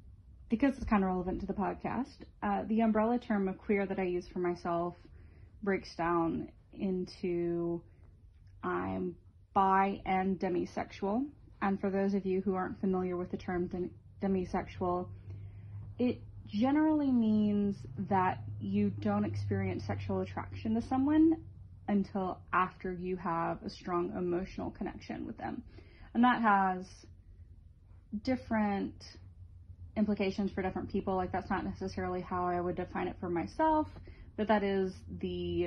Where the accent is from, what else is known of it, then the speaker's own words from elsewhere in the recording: Tennessee, United States; I'm from East Tennessee. I still live there currently.